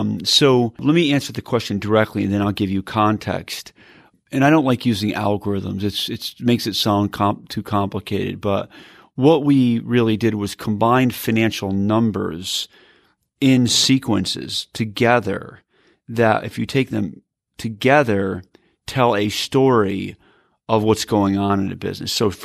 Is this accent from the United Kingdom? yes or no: no; Connecticut, United States; I'm an Irish Catholic from Connecticut